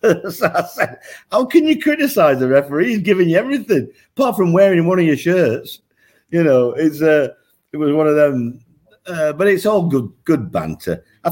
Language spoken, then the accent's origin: English; Yorkshire and the Humber, United Kingdom; accent: Yorkshire; They take the mickey out of my Yorkshire accent, but I get my own back.